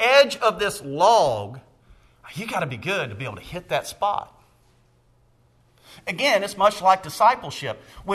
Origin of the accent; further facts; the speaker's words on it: Staunton, Virginia, United States; I grew up just outside of Stanton on what's called Old New Hope Road.